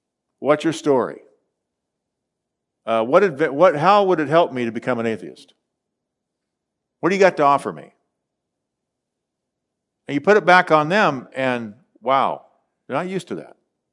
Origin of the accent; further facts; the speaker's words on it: Indianapolis, Indiana, United States; I grew up in the Pilgrim Holiness Church in Indianapolis, Indiana.